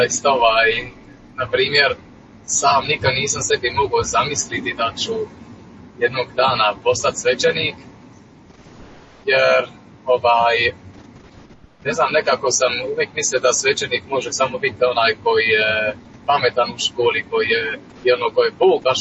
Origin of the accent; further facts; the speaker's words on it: St. Gallen, Switzerland; Ja sam rođen i odrastao u San Galenu, u Švicarskoj. A moji roditelji su 86. odnosno 88. došli u Švicarsku. Ono, tata je došao sa bratom, a mama je to s tatom kasnije.